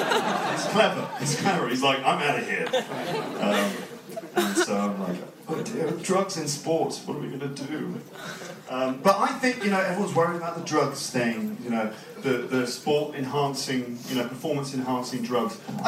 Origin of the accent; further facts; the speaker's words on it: London, United Kingdom; born there; I was born in London.